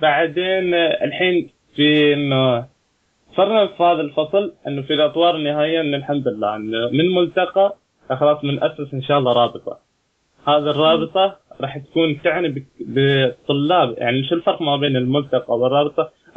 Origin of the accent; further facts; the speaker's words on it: Oman; now in Japan; كل مرة يسألوني من وين انت، اقول لهم والله من عمان